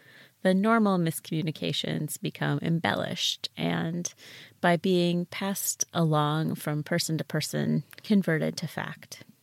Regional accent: United States; I am American, rather obviously, I'm sure, and bring an American lens to this book

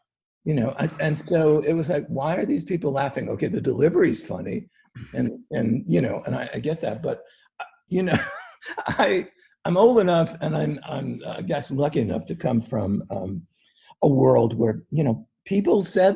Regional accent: Lawrenceville, New England, United States; I'm from New England. I'm from Lawrenceville, pretty much.

